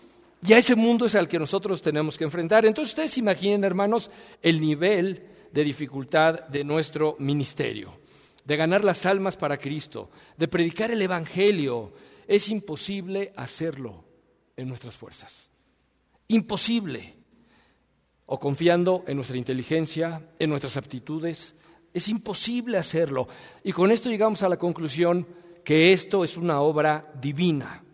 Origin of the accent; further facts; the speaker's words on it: Mexico; Nosotros somos mexicanos, vivimos en México, nos conocemos, hablamos español.